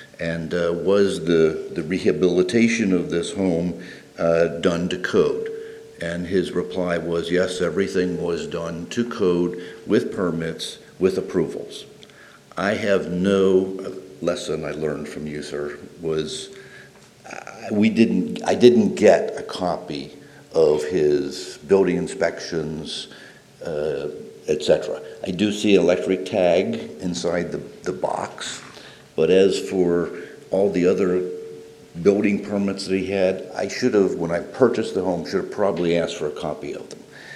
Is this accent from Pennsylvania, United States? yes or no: yes; Reading, Pennsylvania, United States; Reading, Pennsylvania.